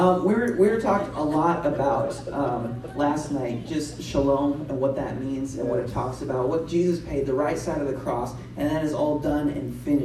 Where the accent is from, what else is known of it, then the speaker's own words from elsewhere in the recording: Nashville, Tennessee, United States; I am from Nashville, Tennessee, and we are part of the Kingdom Movement.